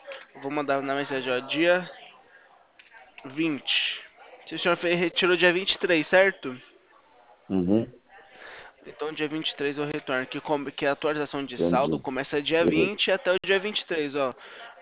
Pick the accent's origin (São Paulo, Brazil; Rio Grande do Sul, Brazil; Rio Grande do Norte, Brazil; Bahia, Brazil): São Paulo, Brazil; Atibaia; accent: caipira; Eu sou aqui de São Paulo, né? Sou aqui do interior. Sou caipira. Aqui de Atibaia.